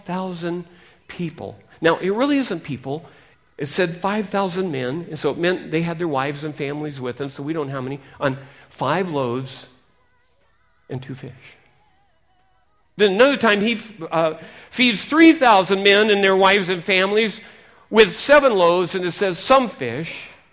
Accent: Seattle, Washington, United States; Now, I was raised on Puget Sound in Seattle, and I'm telling you, when the waves are there, you're not going to walk on any rocks

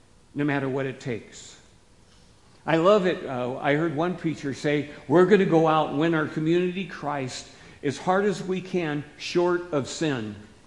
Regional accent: Seattle, Washington, United States; I was raised in Seattle, Washington. My dad and I, we were into boating.

